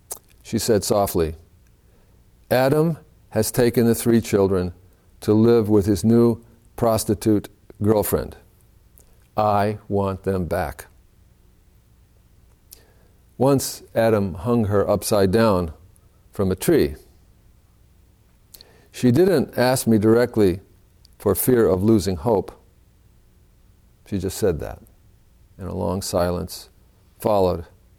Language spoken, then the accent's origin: English; Mexico City, Mexico; also born or lived in Chicago, United States; Although I was raised in Mexico City and also in Chicago, I ended up living and working as a doctor in rural Mexico